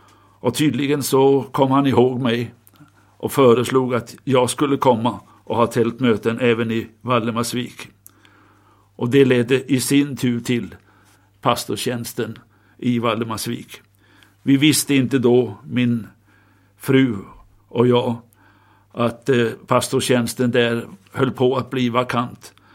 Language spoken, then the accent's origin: Swedish; Denmark; moved away as an adult; now in Sweden; Jag växte upp i Danmark, sa jag, men vid 18 års ålder så kom den stora vändpunkten i mitt liv. Och den skedde i Sverige.